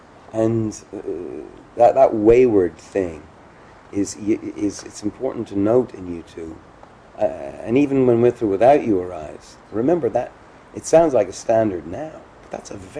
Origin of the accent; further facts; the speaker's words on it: Ireland; I mean, look, I'm a grown-up. I'm an Irish male.